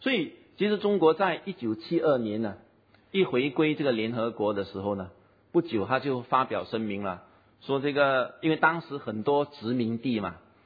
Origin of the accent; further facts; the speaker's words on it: Singapore; 不知道在本地我们新加坡人可能不是那么注意